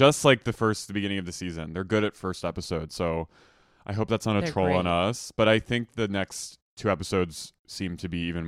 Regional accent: Ireland; because I'm Irish

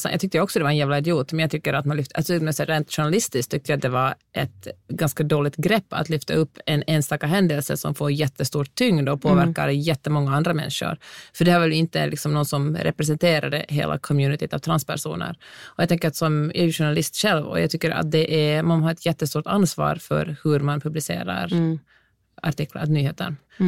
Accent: Helsinki, Uusimaa, Finland; och jag kommer från Helsingfors

